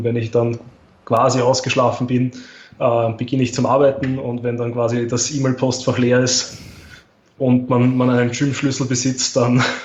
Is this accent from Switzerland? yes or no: no; Austria; Also das war eben die Staatsmeisterschaft 2018 bei uns in Österreich.